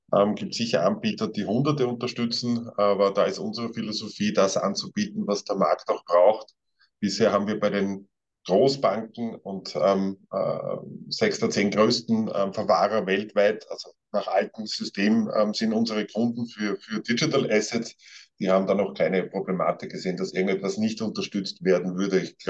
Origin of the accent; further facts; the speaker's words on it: Vienna, Austria; Wie man schon hört, ich bin kein Deutscher, ich komme aus Wien, lebe auch in Wien.